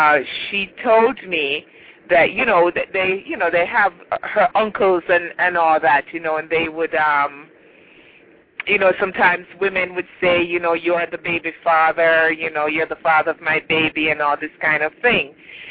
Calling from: Atlanta, Georgia, United States; I am calling from Atlanta, Georgia.

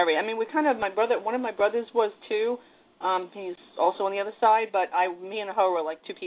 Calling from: New York, United States; From New York.

